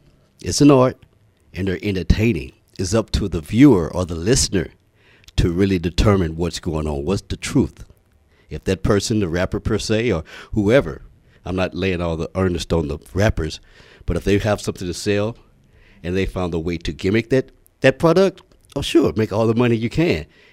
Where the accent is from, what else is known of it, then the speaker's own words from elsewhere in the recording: Midwest, United States; Because when I grew up in the Midwest. We grew up in a little community.